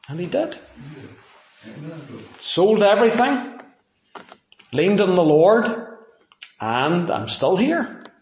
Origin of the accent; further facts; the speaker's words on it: Portadown, Northern Ireland, United Kingdom; They took pity on me and let me do the two interviews because I came from Portadown.